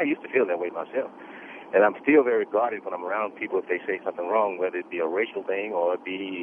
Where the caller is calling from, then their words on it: Texas, United States; Okay, I'm calling from Texas.